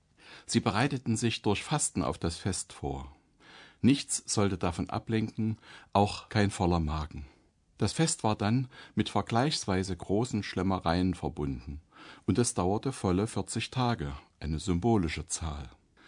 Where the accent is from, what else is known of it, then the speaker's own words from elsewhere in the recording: Thuringia, Germany; in meiner Familie gibt es eine Tradition aus meiner alten Heimat Thüringen